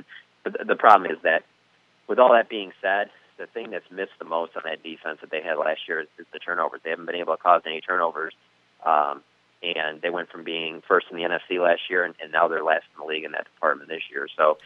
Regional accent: Detroit, Michigan, United States; I grew up in Detroit

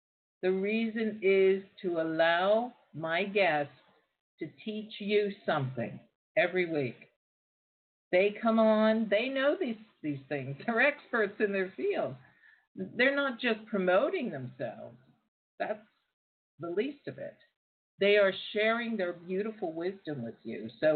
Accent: United States; now in London, United Kingdom; Being an American myself, I'm very proud to be an American. I'm not so sure about the politics these days, but I'll always be proud to be an American. And I live in London

